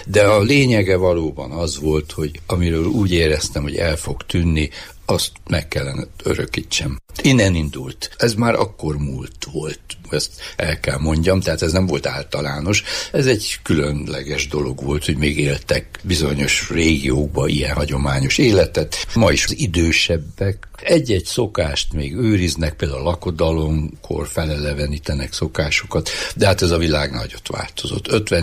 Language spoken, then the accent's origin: Hungarian; Cluj-Napoca, Cluj County, Romania; now in Hungary; amikor én Kolozsvárt nevelkedtem, gyerek keskedtem, iskoláimat jártam. Én városi gyerek voltam.